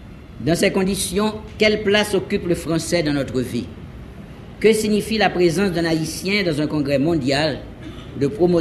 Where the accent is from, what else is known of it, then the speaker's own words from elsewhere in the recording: Haiti; first language Haitian Creole; French is a second language; ma langue maternelle, c'est indiscutablement le créole, l'haïtien. Avec le créole, nous avons eu des rapports naturels, organiques, magiques, sensuels et ludiques.